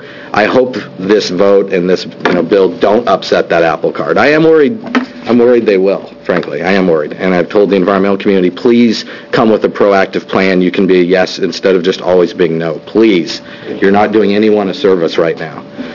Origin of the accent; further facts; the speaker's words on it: Oregon, United States; You know, I grew up in Southern Oregon.